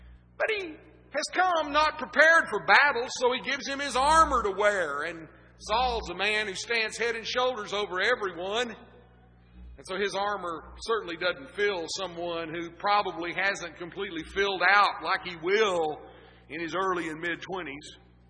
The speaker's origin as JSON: {"language": "English", "region": "Texas", "country": "United States", "said": "Maybe it's because I'm a Texan, I think that way."}